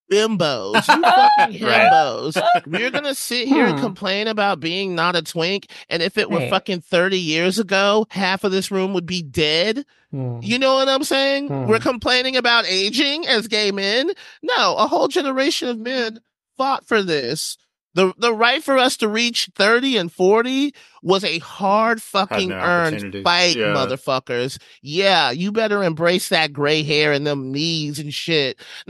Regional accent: Huntsville, Alabama, United States; I grew up in Huntsville, Alabama. And so that like there they have space camp

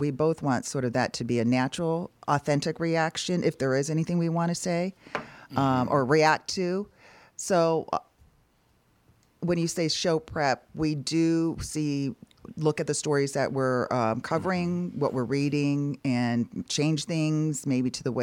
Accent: Pennsylvania, United States; now in Minnesota, United States; Pennsylvania.

